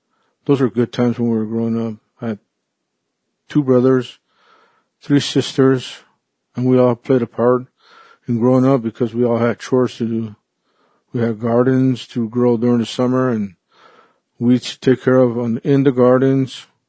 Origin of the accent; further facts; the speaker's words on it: Isleta, New Mexico, United States; I lived in Isleta all my life. I was born and raised in Isleta. I grew up in Isleta. My family's from Isleta